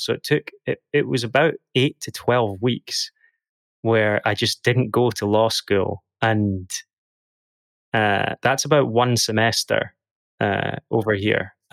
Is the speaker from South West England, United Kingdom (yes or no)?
no; Dundee, Scotland, United Kingdom; moved away as an adult; now in London, United Kingdom; So I'm originally from Dundee in Scotland. I grew up there for the first 20-something years of my life. And I went to university there, studied there, I studied law. And then after I completed my degree, I moved to London.